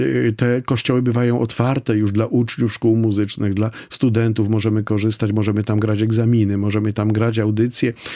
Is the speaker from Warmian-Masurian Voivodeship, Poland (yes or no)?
no; Rzeszów, Subcarpathian Voivodeship, Poland; z mojego rodzinnego miasta, czyli z Rzeszowa